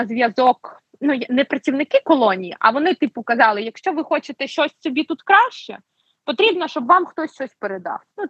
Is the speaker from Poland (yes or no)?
no; Mariupol, Donetsk Oblast, Ukraine; Ну, ми самі з Маріуполя.